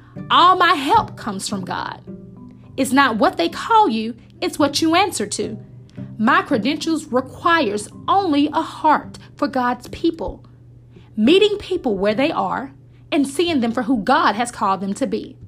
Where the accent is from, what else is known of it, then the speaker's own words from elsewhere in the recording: Alabama, United States; Hello there … I'm from North Alabama.